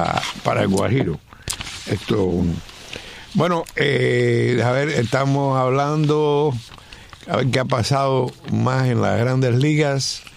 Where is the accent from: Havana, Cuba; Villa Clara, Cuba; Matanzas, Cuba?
Villa Clara, Cuba; Pero donde yo soy, la zona de Central Escambray y eso, es mucho más frío que Placeta.